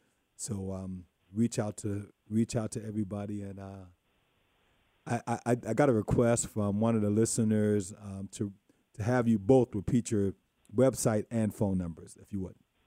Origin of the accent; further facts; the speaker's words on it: Mount Pleasant, South Carolina, United States; even born and raised in Mount Pleasant, anywhere I traveled, I told folks I was from Mount Pleasant. I never said I was from Charleston